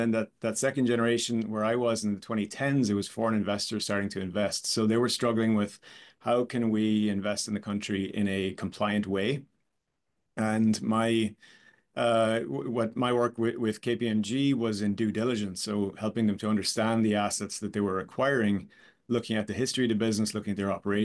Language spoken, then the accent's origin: English; Ireland; moved away as an adult; I'm originally Irish, grew up in Ireland, like yourself, and similarly spent a lot of my life, most of my career, almost all my career actually, outside of Ireland.